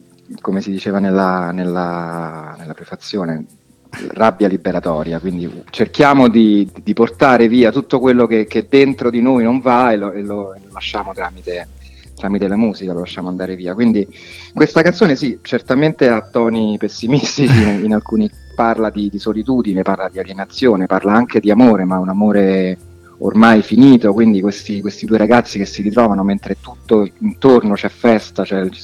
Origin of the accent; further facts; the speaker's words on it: Rome, Lazio, Italy; un testo in romanesco, noi siamo di Roma